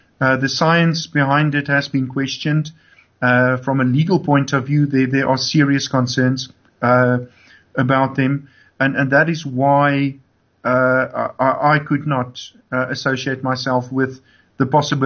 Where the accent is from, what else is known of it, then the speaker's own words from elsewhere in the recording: South Africa; Certainly, I think as a South African, I'm proud of Casta